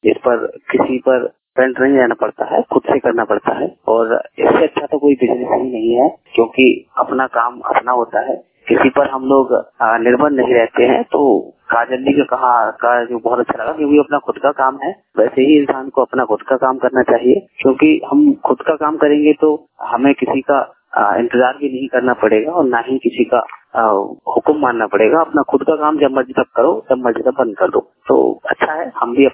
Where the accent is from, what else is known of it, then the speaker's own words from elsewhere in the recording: Budaun, Uttar Pradesh, India; बदायूं उत्तर प्रदेश से। हमारा जिला बदायूं पड़ता है।